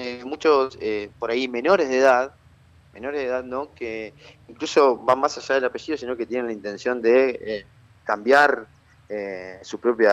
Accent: Nogoyá, Entre Ríos, Argentina; also born or lived in Lucas González; Exactamente, yo soy de Nogoyá.

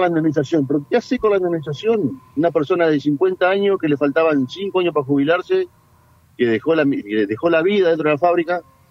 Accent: Gualeguaychú, Entre Ríos, Argentina; Yo soy de Gualeguaychú, sí, sí.

